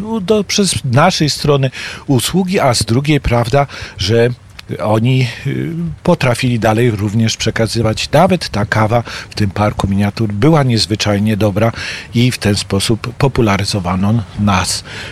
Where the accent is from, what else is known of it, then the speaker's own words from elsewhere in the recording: Lower Silesian Voivodeship, Poland; born there; Ja urodziłem się w naszych pięknych Karkonoszach